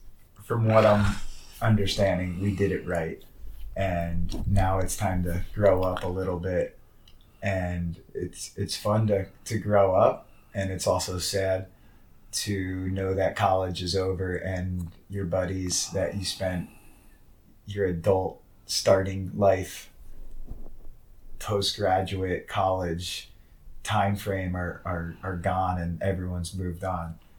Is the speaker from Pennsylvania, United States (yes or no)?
yes; Philadelphia, Pennsylvania, United States; just growing up in Philadelphia, listening to sports talk shows and ignorant fans, stupid announcers